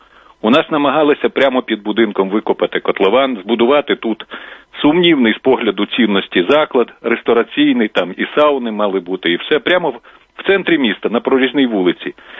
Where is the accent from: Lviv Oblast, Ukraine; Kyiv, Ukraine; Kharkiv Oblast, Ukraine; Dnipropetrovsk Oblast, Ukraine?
Kyiv, Ukraine; я сам киянин.